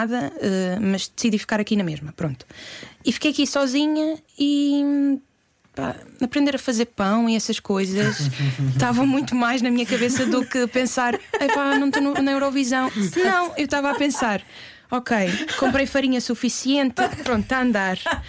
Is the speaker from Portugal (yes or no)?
yes; Madeira, Portugal; E eu sou madeirense e não fui.